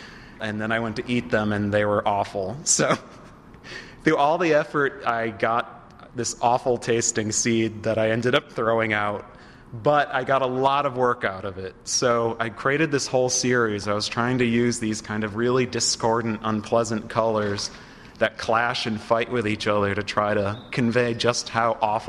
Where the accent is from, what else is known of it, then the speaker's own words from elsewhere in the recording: New England, United States; moved away; I grew up in New England and it's more... There's trees and it's quieter and there's less people.